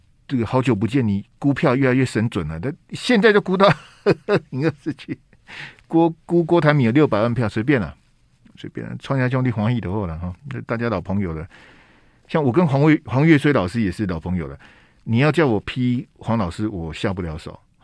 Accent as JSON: {"language": "Chinese", "country": "Taiwan", "said": "我都觉得身为一个台湾人啊，做一个中华民国的国民啊，是一个很窝囊的事情啊"}